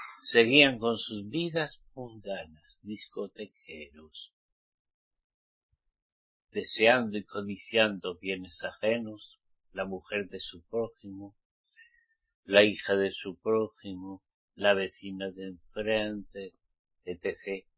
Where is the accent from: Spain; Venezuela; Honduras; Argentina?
Spain; Conozco muy bien mi tierra.